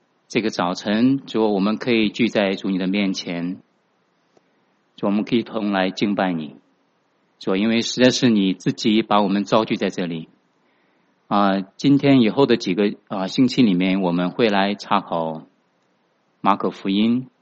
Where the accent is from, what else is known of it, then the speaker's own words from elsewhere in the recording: China; now in United States; 我是从大陆过来00年2000年哈、我们过来到美国，然后是07年我们是在湾区，在南湾啊 Mountview 的一家教会，我们受洗归给主。